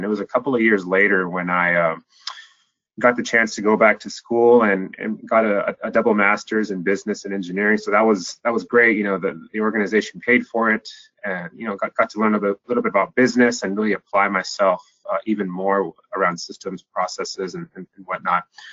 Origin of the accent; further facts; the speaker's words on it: San Francisco, California, United States; So I've been what we call a Bay Area born and bred. And so I grew up in San Francisco Bay Area. Pretty much I've lived here my whole life.